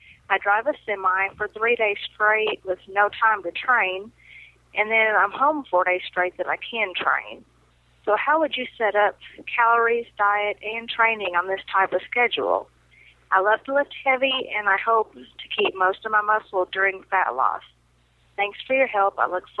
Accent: Arkansas, United States; I'm from Arkansas.

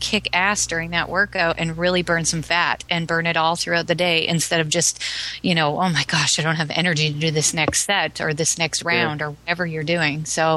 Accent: Canada; I'm Canadian, and I grew up with canola fields all around me

